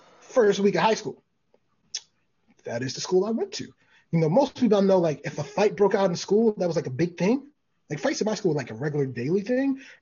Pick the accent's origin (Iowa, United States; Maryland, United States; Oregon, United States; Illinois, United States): Maryland, United States; Baltimore; Look, I mean, growing up in Baltimore, my parents did their best to shelter me, right?